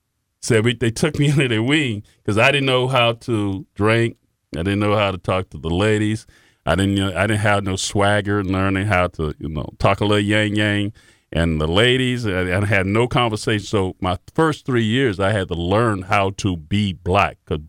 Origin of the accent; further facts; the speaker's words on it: Miami, Florida, United States; Growing up in Miami, I was a introvert.